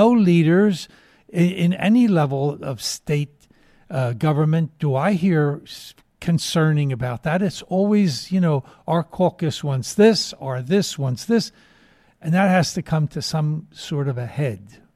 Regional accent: United States; I'm an American. I live in America. My family lives in America. Yes, we are immigrants to this country from some years ago

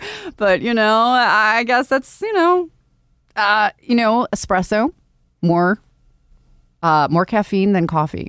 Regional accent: Buffalo, New York, United States; I grew up in Buffalo, so I understand.

